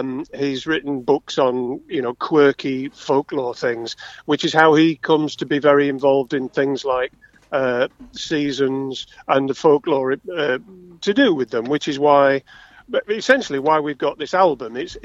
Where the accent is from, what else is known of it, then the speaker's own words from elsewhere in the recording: Sheffield, Yorkshire and the Humber, United Kingdom; and I'm from Sheffield, as you know